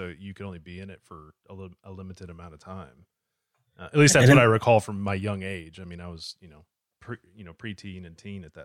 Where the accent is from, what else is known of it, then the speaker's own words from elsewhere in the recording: Georgia, United States; You know, I grew up in Georgia.